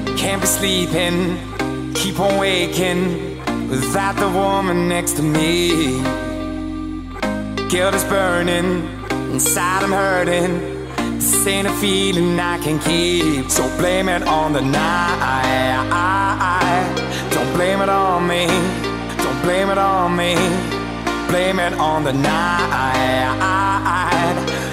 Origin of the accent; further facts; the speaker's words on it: Niš, Southern and Eastern Serbia, Serbia; recimo kod nas u Nišu se zna